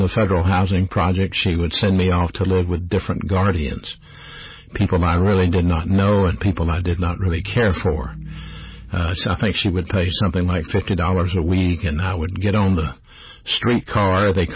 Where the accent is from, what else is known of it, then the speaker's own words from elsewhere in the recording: Birmingham, Alabama, United States; But let me back up. I grew up in Birmingham, Alabama, in a single-parent home.